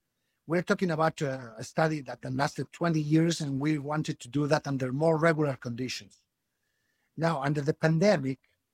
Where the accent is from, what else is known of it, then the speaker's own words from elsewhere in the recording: Peru; But where I come from Peru